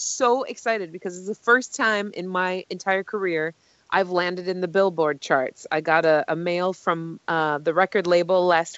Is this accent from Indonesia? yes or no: no; Canada; now in United States; in my home country, my native country, it's really exciting for me to see, the American fans like standing up and yeah, coming to the plate. So let's get some more Canadians out there.